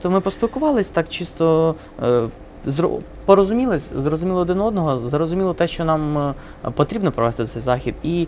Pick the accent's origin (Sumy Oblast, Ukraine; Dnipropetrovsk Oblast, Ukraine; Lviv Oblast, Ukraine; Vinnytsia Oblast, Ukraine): Vinnytsia Oblast, Ukraine; Vinnytsia; От я сам вінничанин